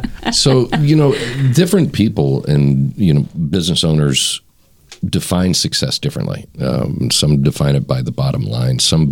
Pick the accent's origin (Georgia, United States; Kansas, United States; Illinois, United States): Georgia, United States; I'm from the South. I grew up in Georgia.